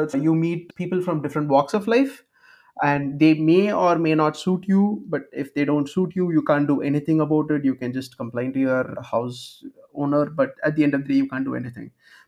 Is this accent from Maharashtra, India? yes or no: no; Chennai, Tamil Nadu, India; English is a second language; moved away as an adult; now in Berlin, Delaware, United States; I come from India. More specifically, I come from South India, from a city called Chennai. And I came to Berlin for my master's studies.